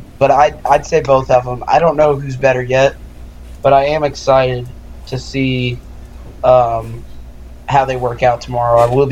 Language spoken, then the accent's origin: English; Louisville, Kentucky, United States; I'm obviously from Louisville, so I watched Lamar for most of his college games, and he's a freak show of an athlete.